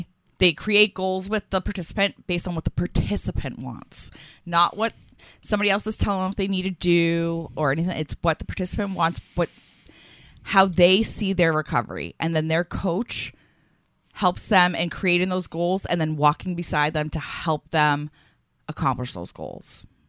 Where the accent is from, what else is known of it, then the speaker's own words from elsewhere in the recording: Milford, United States; I grew up in Milford.